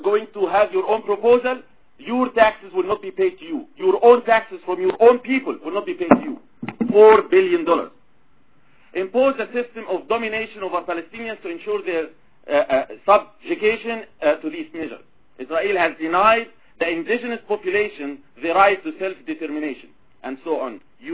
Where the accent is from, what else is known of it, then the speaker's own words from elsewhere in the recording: Egypt; now in South Africa; I come from Egypt. I'm the spokesperson of the Egyptian community of South Africa.